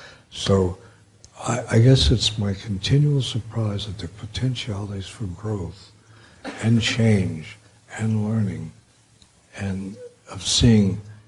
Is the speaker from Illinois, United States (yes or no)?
no; New York City, New York, United States; born there; I don't know about your parents, but I was born in the Bronx of working class parents.